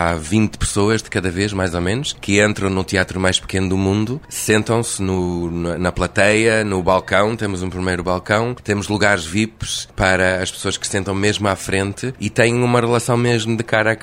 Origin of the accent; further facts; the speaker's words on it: England, United Kingdom; Portuguese is a second language; que sou inglês.